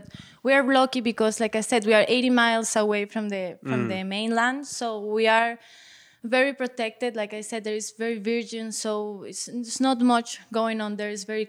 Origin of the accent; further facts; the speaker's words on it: Los Roques Archipelago, Federal Dependencies, Venezuela; I'm from Los Roques Archipelago, which is 80 miles north from the coast of Venezuela.